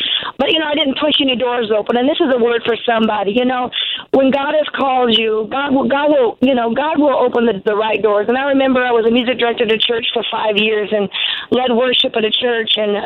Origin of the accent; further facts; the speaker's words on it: Normal, Illinois, United States; born there; Well, I was born in Normal, Illinois. Some people question if I'm normal, but I was born in the city of Normal, Illinois